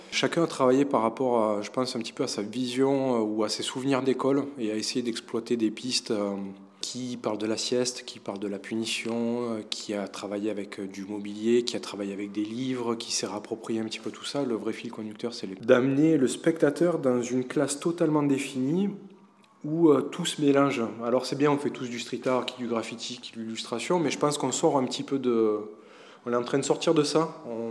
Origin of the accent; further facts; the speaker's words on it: Marseille, Provence-Alpes-Côte d'Azur, France; moi je suis Marseillais, donc je pouvais venir quand je voulais, repartir quand je voulais.